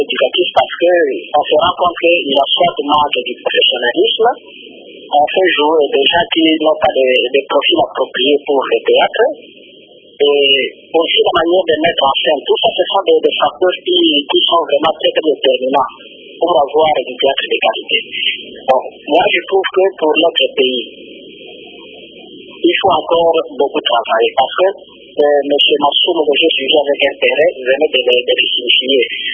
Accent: DR Congo; chez nous, en République démocratique du Congo

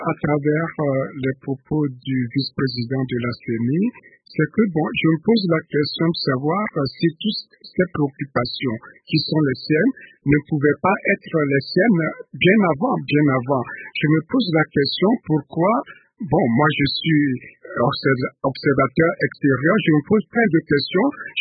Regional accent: Togo; Je vois dans mon pays d'origine, le Togo, c'est pareil.

